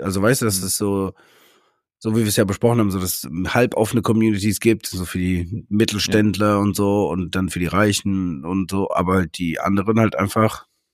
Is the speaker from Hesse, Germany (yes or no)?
yes; Hanau, Hesse, Germany; Ich bin ja nochmal anders groß geworden. Heißt, ich war früher in Hanau, also ich komme ja aus der Nähe von Hanau, ne?